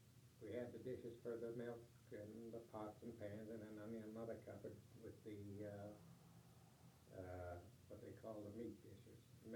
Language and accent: English; Youngstown, Ohio, United States; also born or lived in Canton; My youngest childhood, I was born in Canton, Ohio. And I guess we must have moved when I was. I can't remember entering into Youngstown